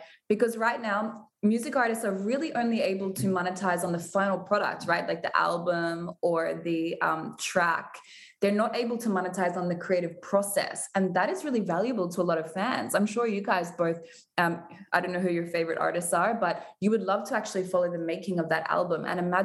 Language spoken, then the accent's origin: English; Stockholm, Stockholm County, Sweden; You know, we're from Stockholm, we're from Sweden.